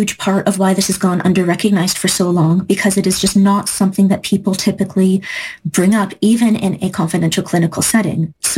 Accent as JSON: {"language": "English", "region": "British Columbia", "country": "Canada", "said": "I'm from Vancouver Island"}